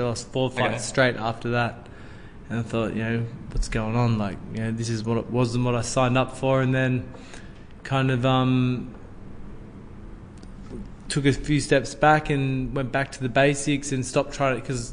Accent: Bairnsdale, Victoria, Australia; So I grew up in Bensdale.

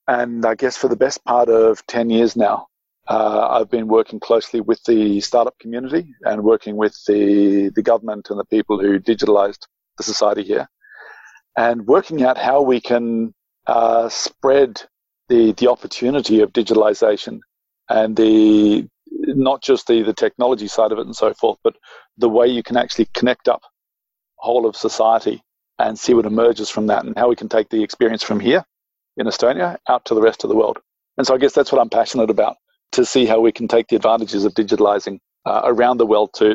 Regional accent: Tennant Creek, Northern Territory, Australia; So I come from Tennant Creek in the middle of the Northern Territory.

